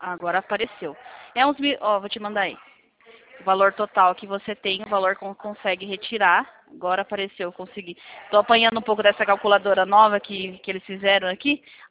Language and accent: Portuguese; Sorocaba, São Paulo, Brazil; Eu sou de Sorocaba.